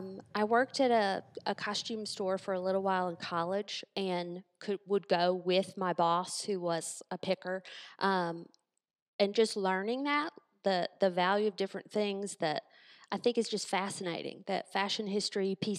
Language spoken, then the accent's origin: English; Memphis, Tennessee, United States; also born or lived in St. Louis; even though I am from Memphis and I moved away for college and stuck around to do simulation in St. Louis, in 2018, made the decision to move back home